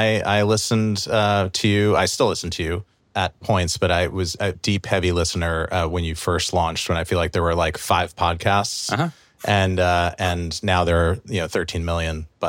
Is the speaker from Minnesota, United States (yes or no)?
no; New Jersey, United States; So like Craig, I grew up in New Jersey. I did not have any way into the business.